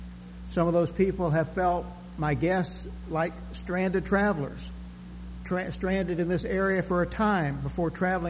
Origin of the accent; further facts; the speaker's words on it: Texas, United States; also born or lived in Louisville, Kentucky / Silver Spring, Maryland; Linda and I came to Bowie from Silver Spring, Maryland, but before that we came from Louisville, Kentucky. And before that, I came from Texas.